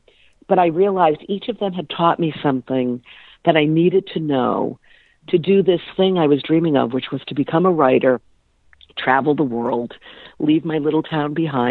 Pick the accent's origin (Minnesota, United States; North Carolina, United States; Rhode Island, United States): Rhode Island, United States; I was a blue-collar Italian-American kid growing up in a depressed mill town in Rhode Island, but I had that big dream.